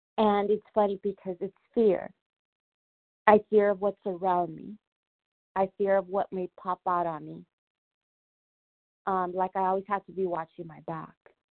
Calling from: Los Angeles, California, United States; Los Angeles, California.

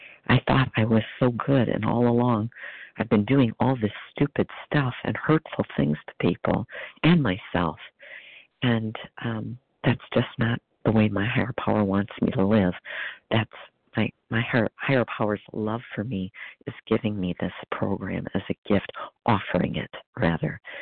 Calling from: Wisconsin, United States; Hey, Abby. … I'm from Wisconsin.

